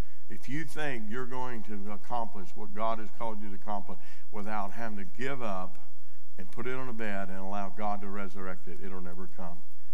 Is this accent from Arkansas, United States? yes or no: yes; Arkansas, United States; Now, I know none of you ever did this, but I'm from Arkansas, okay?